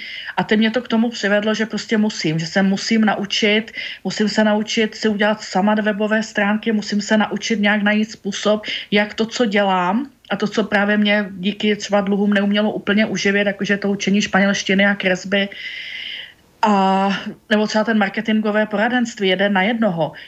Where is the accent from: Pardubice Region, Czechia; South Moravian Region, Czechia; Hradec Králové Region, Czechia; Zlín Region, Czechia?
Zlín Region, Czechia; now in Prague, Czechia; A tím, jak vlastně pocházím z Valašska, odjela jsem do Prahy a byla jsem tady sama